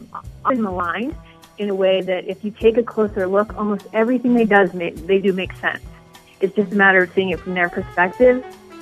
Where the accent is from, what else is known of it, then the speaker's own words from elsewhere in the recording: Boston, Massachusetts, United States; we grew up in Boston. All of a sudden, you know, you have a couple of beers and talking about old times. Our accents come out.